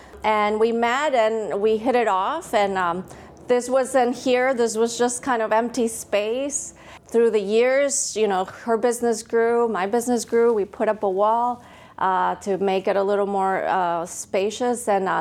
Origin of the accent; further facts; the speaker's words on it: Mexico; I am actually from Mexico. I was born in Mexico